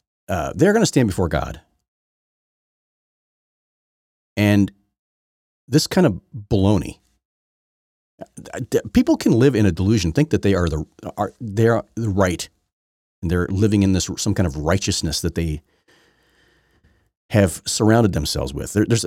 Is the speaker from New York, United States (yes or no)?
no; Indiana, United States; I should know. I'm from Indiana.